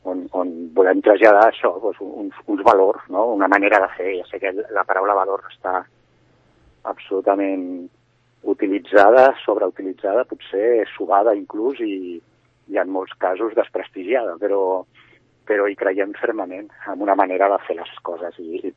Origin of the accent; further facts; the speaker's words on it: Barcelona, Catalonia, Spain; Jo sóc català, de Barcelona.